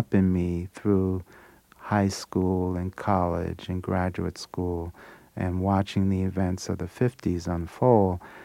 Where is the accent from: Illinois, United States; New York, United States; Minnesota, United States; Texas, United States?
New York, United States; New York City; we grew up in the Harlem River houses in New York City, which was a low-rent income project, but it turned out to be a little village.